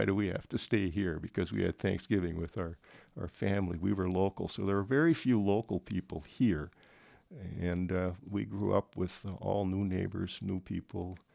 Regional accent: Silver Bay, Minnesota, United States; I can remember growing up in Silver Bay, they didn't want tourists to come into town.

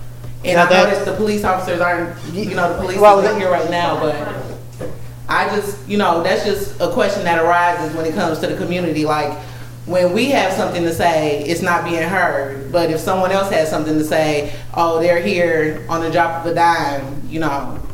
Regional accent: the South, United States; Because I'm from the South.

